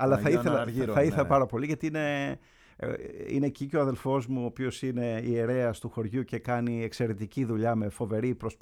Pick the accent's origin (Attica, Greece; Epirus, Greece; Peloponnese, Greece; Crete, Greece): Attica, Greece; Kifisia; also born or lived in Karpathos; Έχω γεννηθεί στην Κάρπαθο, στη Βολάδα Καρπάθου. Ήμουν εκεί μέχρι τα 8 μου χρόνια. Μετά ήρθαμε όλοι μαζί στην Κηφισιά, όπου ήταν και που είχε γεννηθεί η μητέρα μου. Ναι. Και μεγάλωσα εδώ, μεγάλωσα στην Κηφισιά, στο Λύκειο της Κηφισιάς, στο περίφημο πρώτο Λύκειο